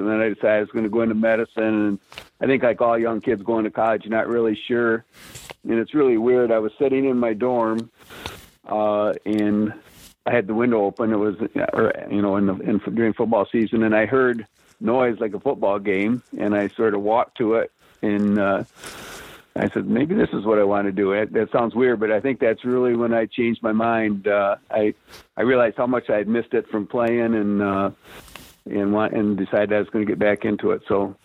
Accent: Owosso, Michigan, United States; I'm from Owosso, Michigan originally, and he had been the high school coach there.

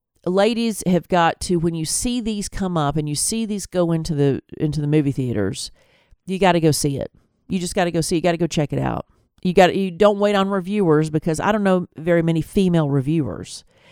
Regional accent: Tennessee, United States; And this is my home state of Tennessee.

